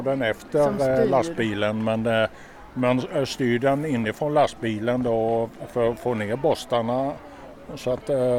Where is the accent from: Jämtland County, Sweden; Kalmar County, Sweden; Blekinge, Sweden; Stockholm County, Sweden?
Kalmar County, Sweden; Kalmar; accent: Småland; Jag kommer från Kalmar, ja.